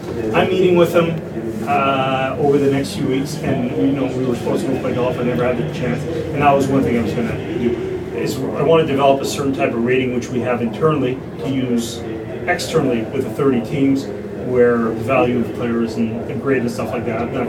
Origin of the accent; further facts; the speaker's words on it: Ottawa, Ontario, Canada; I'm from Ottawa. I'm going to live here my whole life.